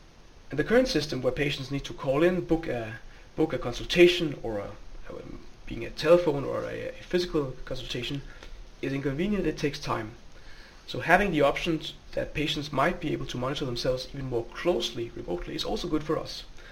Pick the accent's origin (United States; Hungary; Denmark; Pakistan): Denmark; Copenhagen, Capital Region of Denmark; I'm a gastroenterologist from Copenhagen in Denmark